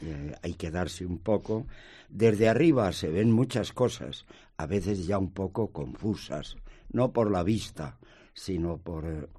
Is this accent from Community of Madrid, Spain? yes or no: no; Anaya, Castile and León, Spain; Yo soy de Anaya. Mis padres, labradores